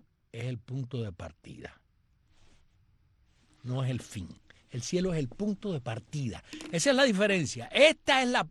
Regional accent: Cuba

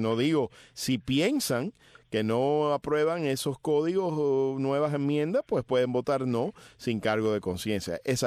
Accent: Cuba; moved away; a mí no me reconocen ni siquiera como ciudadano cubano, así que yo no tengo voto.

